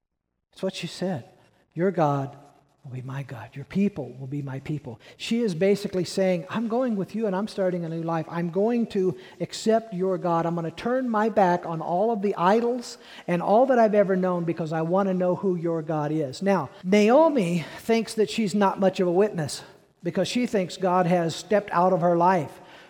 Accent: Peoria, Illinois, United States; I grew up in Peoria, but this was back when Peoria was Mayberry, right?

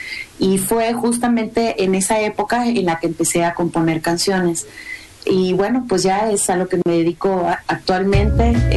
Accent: Havana, Cuba; Yo soy cubana mexicana y bueno, como toda cubana, pues en La Habana fue donde viví toda mi primera infancia o mi infancia temprana.

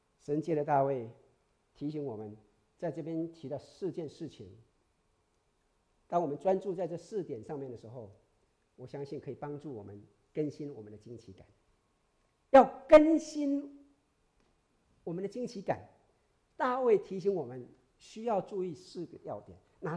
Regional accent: Taiwan; 你知道我是台湾出来的哈

